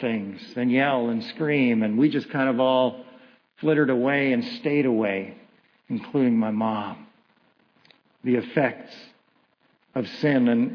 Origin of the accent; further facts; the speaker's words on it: Kitchener, Ontario, Canada; And so we grew up there in Kitchener, Ontario.